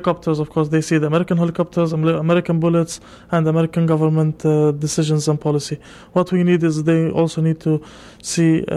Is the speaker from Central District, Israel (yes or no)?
no; Jerusalem, Jerusalem District, Israel; I was born in Jerusalem and raised over there, so I have a legal status in Jerusalem that is resident, which means that I'm not a full citizen.